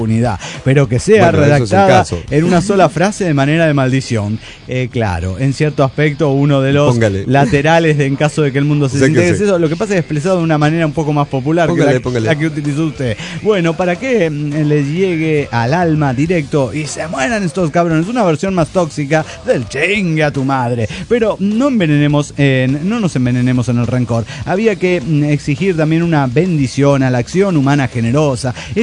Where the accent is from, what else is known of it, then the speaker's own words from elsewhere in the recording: Guadalajara, Jalisco, Mexico; de Guadalajara, Jalisco, México.